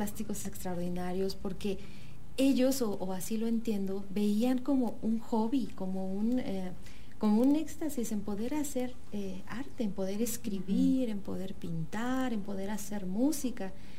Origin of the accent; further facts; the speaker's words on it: Mexico; Y a veces uno como mexicano es al que le regateamos, ¿no?